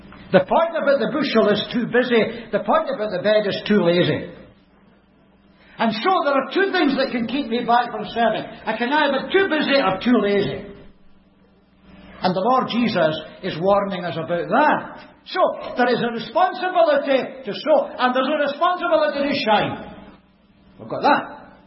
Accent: Scotland, United Kingdom; We've already established that I come from Scotland.

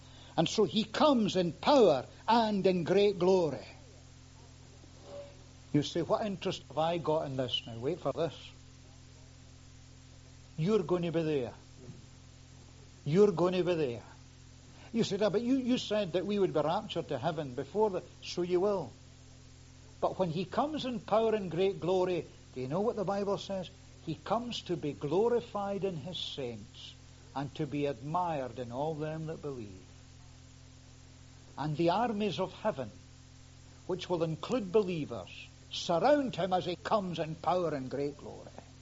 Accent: Scotland, United Kingdom; Being English, you must get all these at school because we got them in Scotland. We got them in Scotland, you know. It was thumped home to us.

